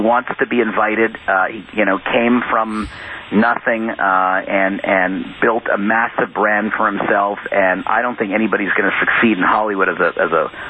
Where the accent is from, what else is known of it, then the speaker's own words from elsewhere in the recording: Canada; I'm a Canadian, so I can't sort of wax on about his specific...